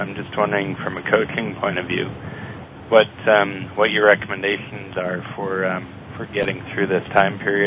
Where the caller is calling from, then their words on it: San Jose, California, United States; I'm calling from San Jose, California.